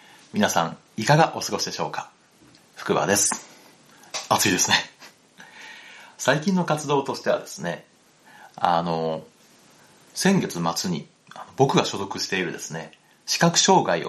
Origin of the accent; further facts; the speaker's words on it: Hiroshima, Japan; 僕は広島の出身なので、広島のね、小学校とか中学校では、この時期、夏休みでもね、学校に集まって平和教育っていうのを受けるんですよ。